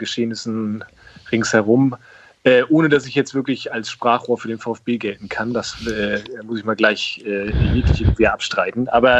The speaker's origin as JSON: {"language": "German", "town": "Lübeck", "region": "Schleswig-Holstein", "country": "Germany", "tie": "born or raised there", "also_born_or_lived": "Berlin", "said": "Also erstmal bin ich geboren und aufgewachsen in Lübeck, habe bis ich dann zum Studieren mal so 10-12 Jahre in Berlin gewesen bin, da gelebt und bin dann auch tatsächlich nach dem Studium und ein bisschen Arbeiten in Berlin auch wieder zurückgekehrt"}